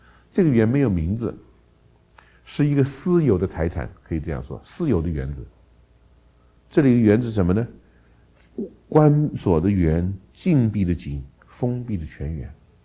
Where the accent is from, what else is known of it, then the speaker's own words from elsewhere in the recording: China; 我们中国人